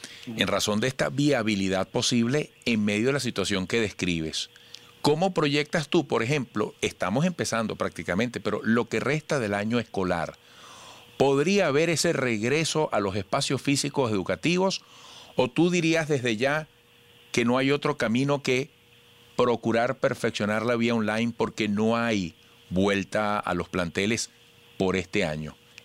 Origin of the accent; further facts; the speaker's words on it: Venezuela; nuestro deseo como venezolanos es que la educación encuentre los cauces